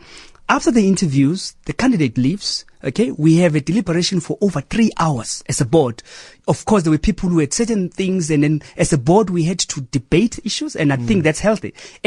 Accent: South Africa; It's pure public health and me as a South African wanting to contribute.

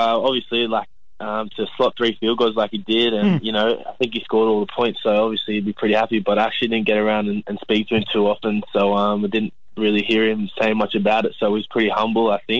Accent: Botany, New South Wales, Australia; So I grew up in the area. I grew up in Botany.

